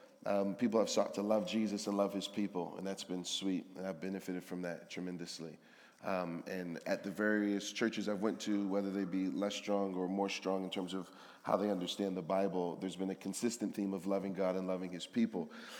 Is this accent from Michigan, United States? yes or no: yes; Detroit, Michigan, United States; I grew up in Detroit, so I don't do the country music thing.